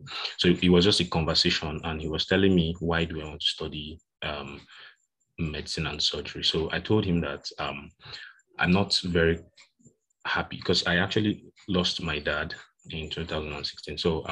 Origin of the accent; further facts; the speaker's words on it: Nigeria; growing up in Nigerian secondary schools